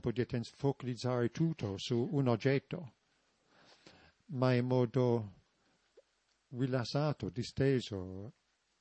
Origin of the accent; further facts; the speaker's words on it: England, United Kingdom; Italian is a second language; So, essendo inglese sono più abituato